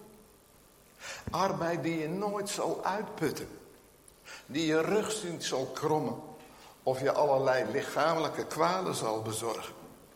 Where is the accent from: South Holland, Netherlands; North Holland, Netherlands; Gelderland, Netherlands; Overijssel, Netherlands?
Gelderland, Netherlands; Nunspeet; Maar ja, ik kom uit Nunspeet van de Veluwe.